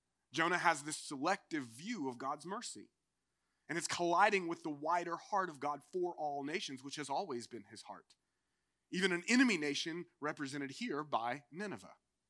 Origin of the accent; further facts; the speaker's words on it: North Carolina, United States; I grew up hunting in Eastern North Carolina. We used to hunt doves.